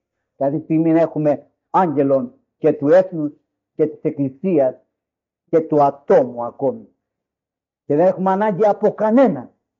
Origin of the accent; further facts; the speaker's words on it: Athens, Attica, Greece; Όσοι εμείς σαν Αθηναίοι θα έχουμε διαβάσει